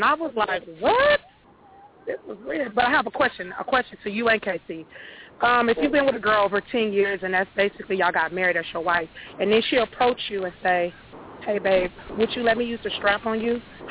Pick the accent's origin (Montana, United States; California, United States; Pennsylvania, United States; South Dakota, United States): California, United States; I have to ask that because I'm from Cali, and I went to Texas